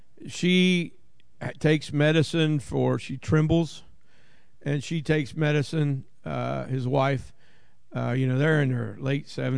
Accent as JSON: {"language": "English", "region": "Ohio", "country": "United States", "said": "I'm a redneck from Southern Ohio, so I'm not exactly sure how I'm going to fit in down there."}